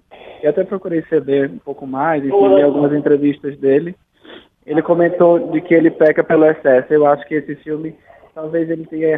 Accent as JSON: {"language": "Portuguese", "region": "Pernambuco", "country": "Brazil", "said": "como eu que sou pernambucano e nunca fui à ilha, tem uma avó que é de Fernando de Noronha"}